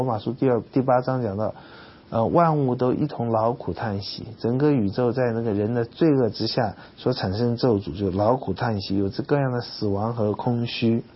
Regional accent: China; 我们中国人没有那么罗曼蒂克，比较现实一点

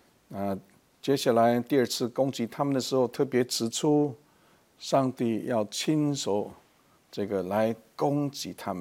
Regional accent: China; 那各位观众，其实我们中国人经常也就是希望人家记得我们是某某人，

